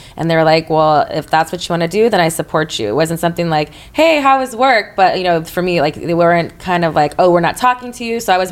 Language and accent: English; Texas, United States; In my town, I'm from Texas, and like, nobody knew a porn star